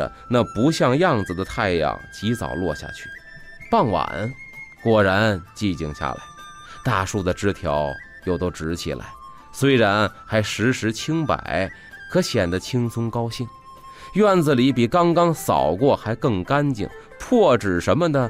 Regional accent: Beijing, China; 以我这几十年生在北京、长在北京这份感情来说，我觉得它的人情味儿，或者说它那份厚重是吸引人的

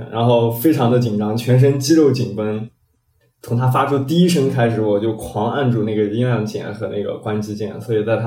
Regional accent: Tianjin, China; 是来自天津的一名医学生，今年23岁。

